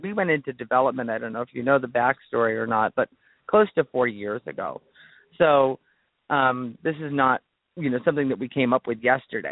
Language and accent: English; New Hampshire, United States; born there; I was born in New Hampshire.